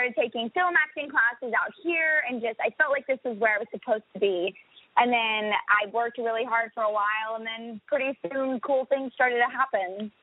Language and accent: English; Birmingham, Alabama, United States; now in Los Angeles, United States; So I was doing kind of community theater in my hometown in Birmingham, Alabama.